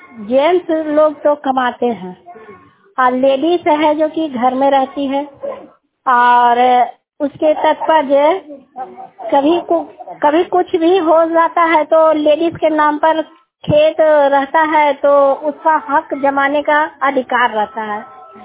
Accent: Sabde, Bihar, India; मैं ग्राम सबड़े के रहने वाली हूँ और परमा पंचायत की हूँ और जिला नवादा प्रखंड नारदीगंज।

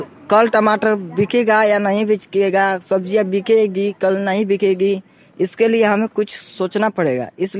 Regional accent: Singhpur, Bihar, India; प्रखंड चेनारी के सिंहपुर गाँव का रहने वाला हूँ।

